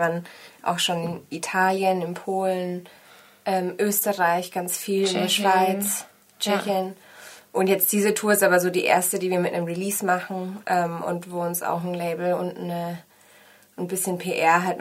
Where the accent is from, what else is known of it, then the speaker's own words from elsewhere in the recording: Nuremberg, Bavaria, Germany; now in Berlin, Germany; Wir sind vor 5, 6 Jahren nach Berlin gezogen beide. Laura kommt aus Oldenburg, ich komme aus Nürnberg.